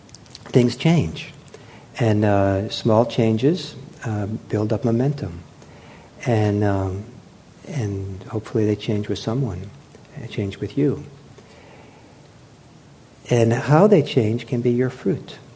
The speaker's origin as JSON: {"language": "English", "town": "Los Angeles", "region": "California", "country": "United States", "tie": "born or raised there", "said": "Or when I was growing up in Los Angeles in the late 60s"}